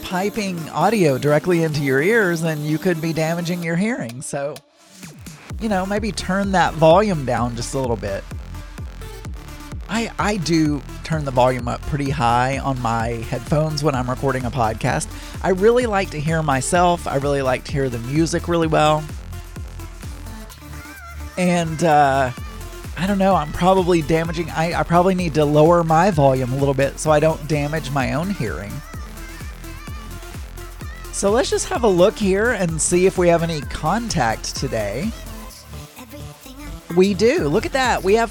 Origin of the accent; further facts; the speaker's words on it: the South, United States; I'm from the South, and that's the way we pronounce mayonnaise.